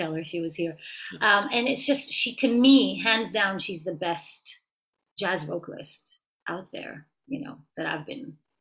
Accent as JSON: {"language": "English", "country": "Israel", "tie": "born or raised there", "lives_now": "United States", "said": "I'm not a native New Yorker. I was born and raised in Israel, and I lived in many, many different places in my life. Somehow found myself in this area about 11 years ago."}